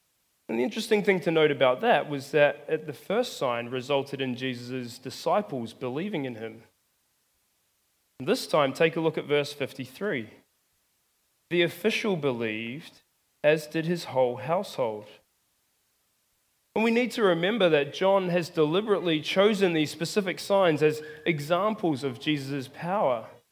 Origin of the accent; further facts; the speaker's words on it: New Zealand; now in Australia; Well, many of you may know that I grew up in New Zealand.